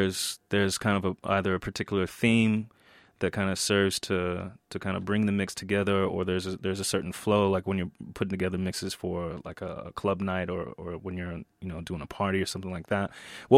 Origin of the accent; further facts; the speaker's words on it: Atlanta, Georgia, United States; I'm originally from Atlanta, Georgia.